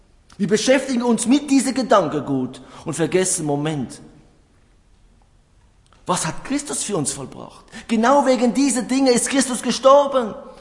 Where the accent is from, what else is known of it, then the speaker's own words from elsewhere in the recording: Switzerland; Ich glaube, dass bei uns in der Schweiz, wir verlieren teilweise diese geistliche Verständnis